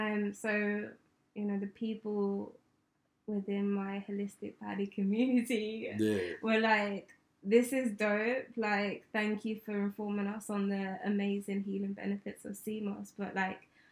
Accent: Ireland; born there; accent: English; So they think I'm actually, well, born in Ireland, but my accent is English.

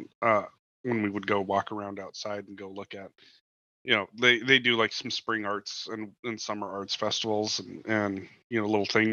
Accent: Midwest, United States; Because I don't know that that's necessarily because I grew up in the Midwest thing.

